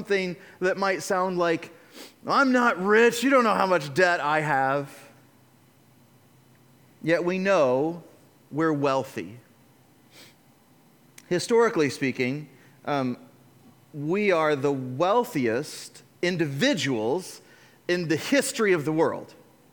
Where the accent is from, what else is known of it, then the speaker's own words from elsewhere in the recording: United States; But every single one of my experiences that I came through this passage was as an American.